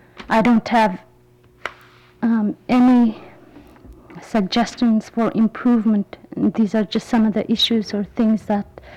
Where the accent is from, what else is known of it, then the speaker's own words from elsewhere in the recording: Aleknagik, Alaska, United States; I'm originally from Aleknagik, Alaska.